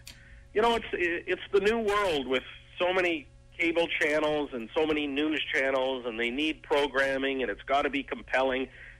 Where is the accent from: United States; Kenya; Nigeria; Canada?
Canada; I'm a Canadian conservative, but I have more in common as a Canadian conservative with American Democrat than I do a Republican.